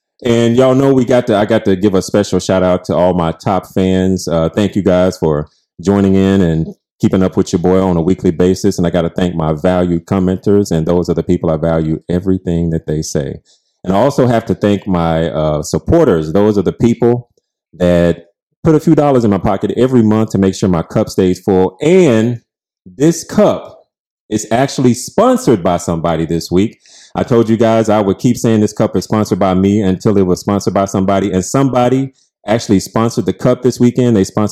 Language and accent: English; Pine Bluff, Arkansas, United States; They are none other than Larcio Walters and Graylin Walters from my hometown of Pine Bluff, Arkansas.